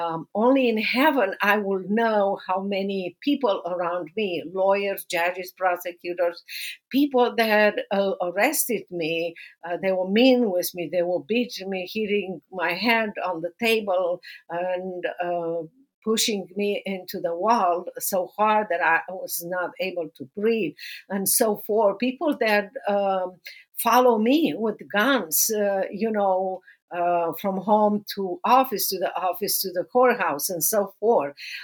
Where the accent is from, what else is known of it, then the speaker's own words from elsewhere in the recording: Romania; now in Dallas, United States; I am originally from Romania. I'm now living in Dallas, Texas